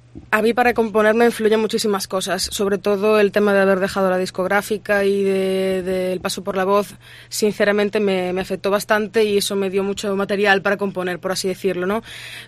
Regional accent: Cedeira, Galicia, Spain; el próximo concierto que tenemos es el 14 de agosto en Cedeira, en las fiestas patronales. Anda. De mi pueblo.

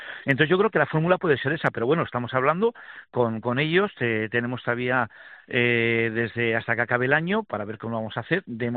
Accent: Valladolid, Castile and León, Spain; soy de Valladolid también.

